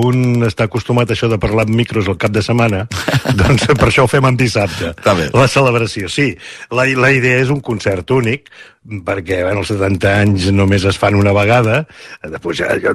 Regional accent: Catalonia, Spain; actuo molt a Catalunya, molt a la meva comarca del Vallès

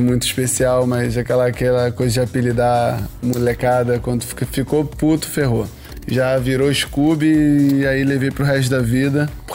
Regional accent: Rio de Janeiro, Brazil; Eu tenho 33 anos, nascido e criado em Curicica, Jacarepaguá, Rio de Janeiro.

